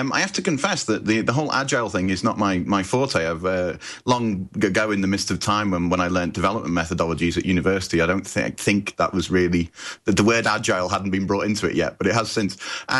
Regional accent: Liverpool, North West England, United Kingdom; accent: Liverpool; I'm in Liverpool in the UK, in case you can't tell from my accent, which is in the northwest of England.

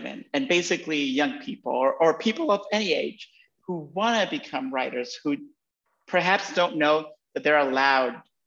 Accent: Honduras; moved away; also born or lived in New York; I'm currently in my home country, in Honduras. I hadn't been here in over a decade, and I left New York and I relocated here for a while.

